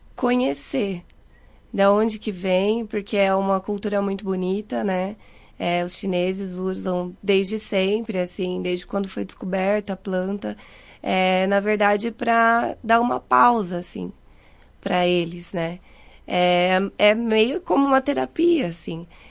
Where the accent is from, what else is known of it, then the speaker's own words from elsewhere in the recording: Cuiabá, Mato Grosso, Brazil; moved away as an adult; Eu sou de Cuiabá. Eu vim porque eu queria mudar de vida. Eu queria realmente morar num lugar mais tranquilo